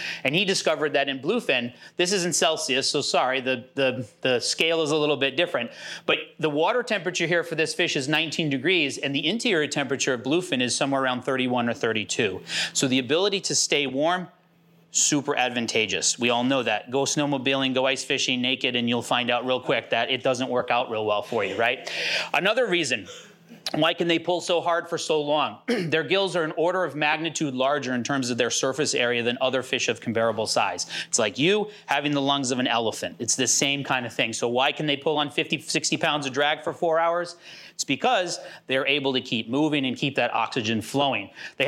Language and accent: English; Connecticut, United States; I call him bunker, sorry, I'm from Connecticut.